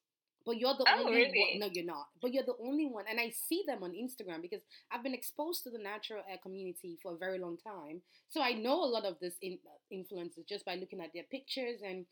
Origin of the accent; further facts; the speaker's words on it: New York, United States; I'm like, I'm from New York, too. I came all the way from New York.